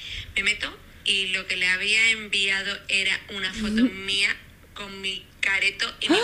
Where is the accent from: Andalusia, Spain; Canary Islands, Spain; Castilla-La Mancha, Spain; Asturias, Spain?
Canary Islands, Spain; Las Palmas; Estamos en Las Palmas, de donde yo soy